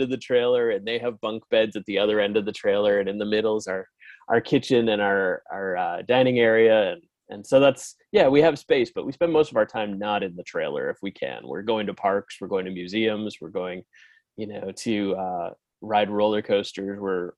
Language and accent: English; Woodstock, Ontario, Canada; Well, right now I am in my hometown of Woodstock, Ontario.